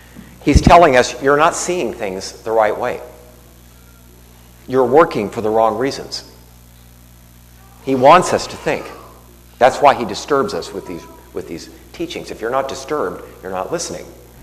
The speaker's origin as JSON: {"language": "English", "region": "Ohio", "country": "United States", "tie": "born or raised there", "said": "I grew up in Ohio, and I don't recall any strawberry fields in Ohio"}